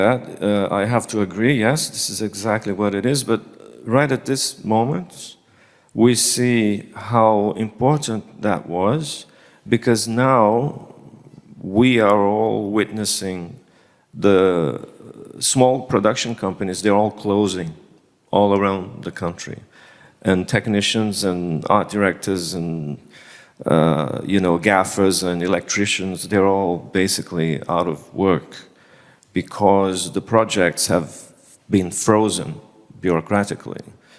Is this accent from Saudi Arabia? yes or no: no; Northeast Region, Brazil; And today I come from the Northeast, and I was able, through these public policies, to do my first feature, Neighboring Sounds